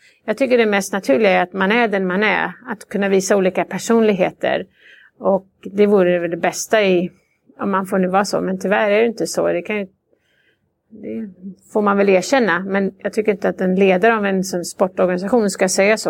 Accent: Sweden; Jag menar, hemma i Sverige är det lite mer naturligt kanske.

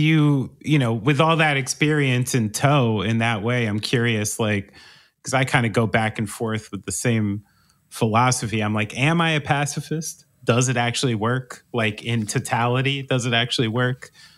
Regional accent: United States; I almost know a lot of this, you know, as an American

